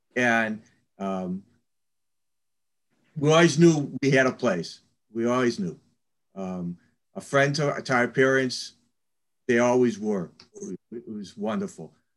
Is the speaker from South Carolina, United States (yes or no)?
no; St. Louis, Missouri, United States; moved away as an adult; I was born and raised in St. Louis and moved out to get married, you might say.